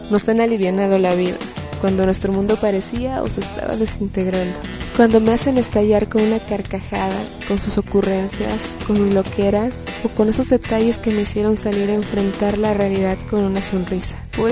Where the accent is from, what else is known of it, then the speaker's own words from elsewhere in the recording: Oaxaca, Mexico; de Oaxaca, México.